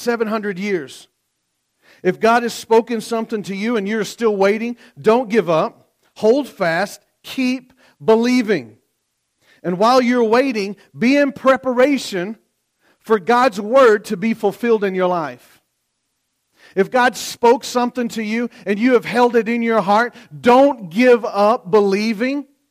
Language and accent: English; Tennessee, United States; I'm not moving to Wisconsin. I'm from Tennessee. I'm not moving to Wisconsin.